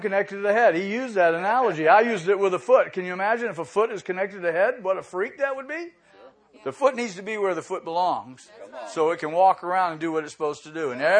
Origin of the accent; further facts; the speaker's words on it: Boynton Beach, Florida, United States; This is my hometown, born and raised. I still live on the same street. I'm excited about Boynton Beach.